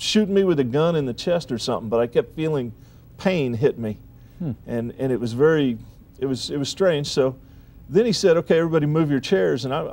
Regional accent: San Antonio, Texas, United States; So where are you from? San Antonio.

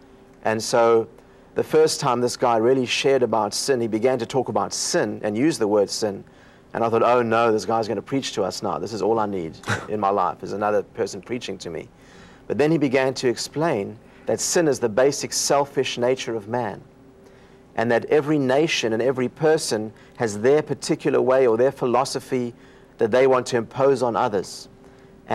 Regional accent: South Africa; I was raised in South Africa, and there was a lot of anti-Semitism there, especially in the military there.

